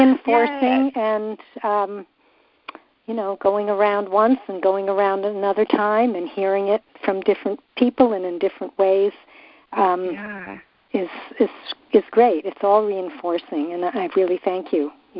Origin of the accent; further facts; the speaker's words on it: San Francisco, California, United States; from San Francisco